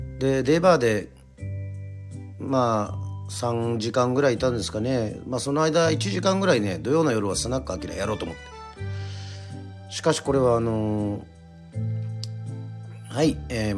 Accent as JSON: {"language": "Japanese", "town": "Yoron", "region": "Kagoshima", "country": "Japan", "tie": "born or raised there", "said": "私生まれも育ちも与論島でございますが"}